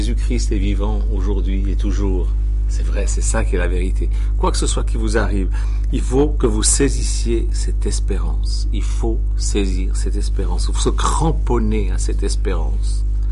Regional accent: Switzerland; comme on dit chez nous en Suisse.

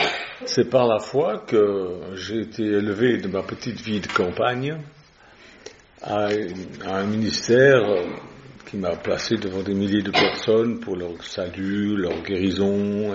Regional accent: Switzerland; devant chez moi en Suisse, il y avait un champ

